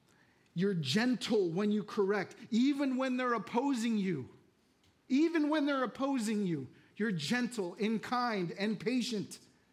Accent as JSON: {"language": "English", "town": "Vallejo", "region": "California", "country": "United States", "said": "you know, I'm from Vallejo."}